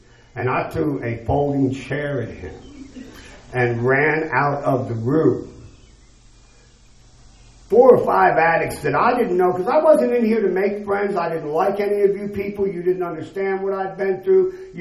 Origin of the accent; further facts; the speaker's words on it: Virginia, United States; I'm from Tidewater, and some of the old drinkers and users down there remember a place called, it just escaped me. It's in Ocean View.